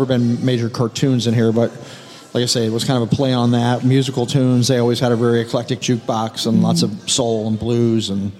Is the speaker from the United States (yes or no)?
yes; Kansas, United States; I grew up in Kansas, so kind of southern barbecue.